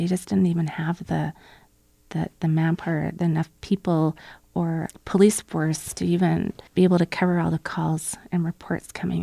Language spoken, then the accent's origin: English; Alberta, Canada; I am from Alberta, and that's where the tar sands are.